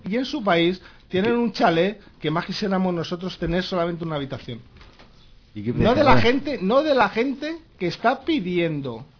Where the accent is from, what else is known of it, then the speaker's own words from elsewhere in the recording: Spain; si yo como español he pagado, como todos, mis impuestos durante 25 años que he estado trabajando